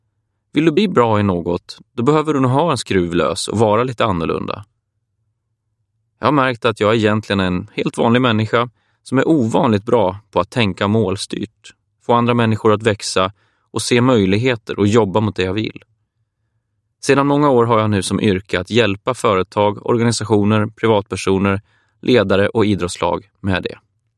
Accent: Matfors, Västernorrland County, Sweden; Platsen är Nybyggarvägen 24 i ett 60-talshus i Matfors, ett par mil utanför Sundsvall. Det var där jag växte upp och det var där det hände. Jag var 11 år

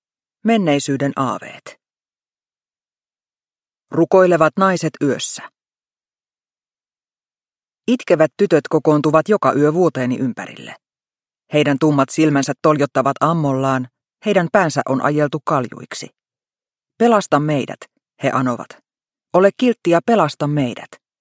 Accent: Xinjiang, China; Finnish is a second language; now in Finland; Olemme kotoisin Kiinan luoteisprovinssista, joka on pinta-alaltaan suurempi kuin Saksa, Ranska sekä Espanja yhteensä ja sijaitsee linnuntietä vajaan 3000 kilometrin päässä Pekingistä.

